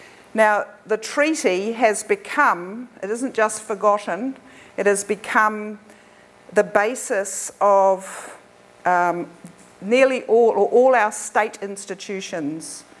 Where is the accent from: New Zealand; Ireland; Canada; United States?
New Zealand; born there; I was born in New Zealand to English parents. Both of my parents are English, of English origin. I very much call myself a Pākehā